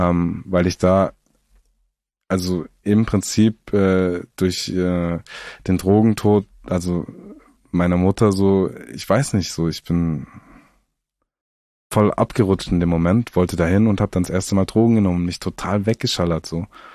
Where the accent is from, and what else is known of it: Southern Germany, Germany